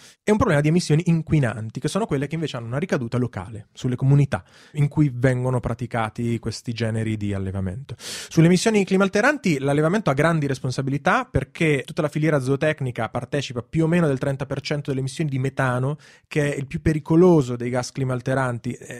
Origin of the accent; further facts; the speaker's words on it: Cremona, Lombardy, Italy; Io sono di Cremona